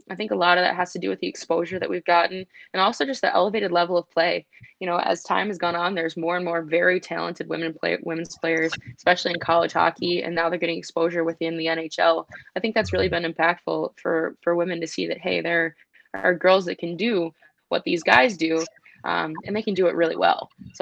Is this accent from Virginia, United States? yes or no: no; Lapeer, Michigan, United States; I know growing up for me in my hometown in Lapeer, there was me and one other girl.